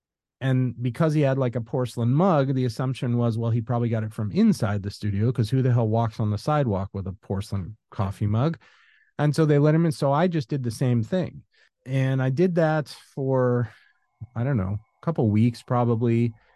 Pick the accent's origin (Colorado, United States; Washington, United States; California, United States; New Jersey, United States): California, United States; Los Angeles; I grew up in Los Angeles, and I grew up as they say, a stone's throw from Universal and technically Warner Brothers in a certain way.